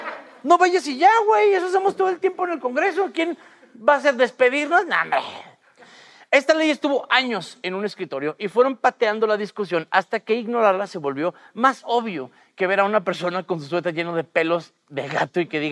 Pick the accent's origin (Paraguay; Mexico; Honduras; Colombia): Mexico; nadie como los mexicanos. Es un milagro realmente cómo logramos hacer de todo en 24 horas.